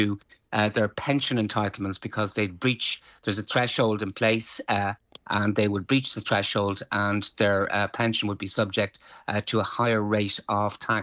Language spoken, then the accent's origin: English; Galway, Connacht, Ireland; When I grew up in Galway in the 70s and the 80s